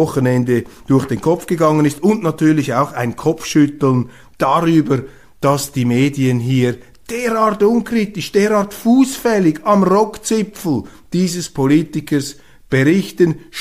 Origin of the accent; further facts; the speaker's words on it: Switzerland; Als Schweizer, auch als Journalist.